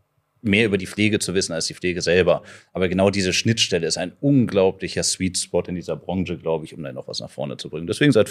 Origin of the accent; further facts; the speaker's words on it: Hanover, Lower Saxony, Germany; born there; als gebürtiger Hannoveraner und leidenschaftlicher Hannoveraner, klingt komisch, aber es gibt Leute, die hier gerne wohnen und nicht nur umsteigen